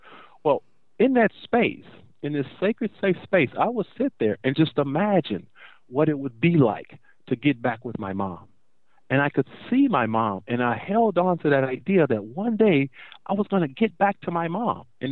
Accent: Corpus Christi, Texas, United States; I'm from Corpus Christi, Texas

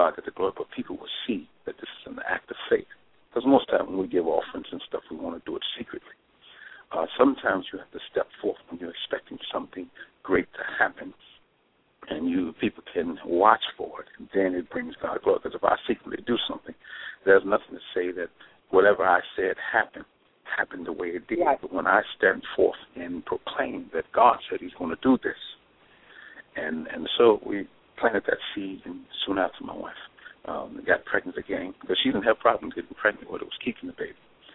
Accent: Chicago, Illinois, United States; Well, I'm originally from, I was born and raised in Chicago. I spent 40 years in Chicago, raised there

